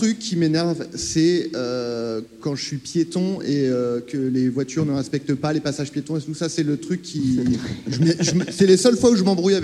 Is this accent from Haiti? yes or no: no; Paris, Île-de-France, France; Même en tant que parisien.